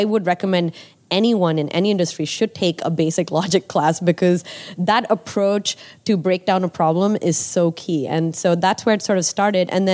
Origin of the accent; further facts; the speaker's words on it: Nigeria; I grew up in Nigeria. So, you know, being in Africa, I think I had a healthy respect for technology and the power of technology